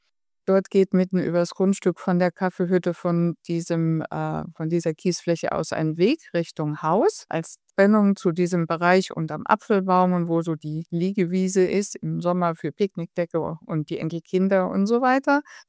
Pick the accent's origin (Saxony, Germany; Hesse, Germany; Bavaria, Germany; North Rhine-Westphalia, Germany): North Rhine-Westphalia, Germany; Also wir sind in mein Heimatdorf, also es ist ein ganz kleines Dorf ohne Hauptstraße im Siegerland, was wir sehr lieben. Und wir sind 1990 dorthin gezogen